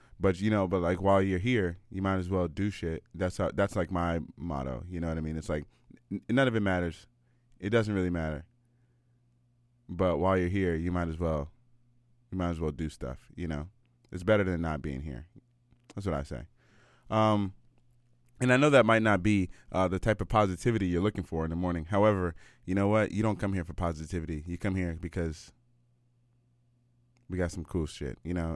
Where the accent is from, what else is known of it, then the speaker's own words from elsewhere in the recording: United States; now in Canada; you know that I'm American.